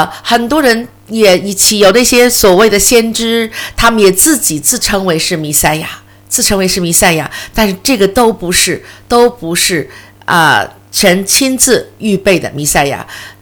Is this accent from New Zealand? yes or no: yes; New Zealand; 所以我们新西兰人每次在他的出国，比如说比赛呀或什么